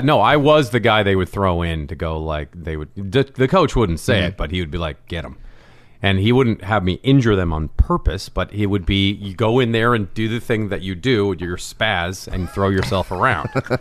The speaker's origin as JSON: {"language": "English", "town": "Mercer Island", "region": "Washington", "country": "United States", "tie": "born or raised there", "said": "Island, yeah. Washington."}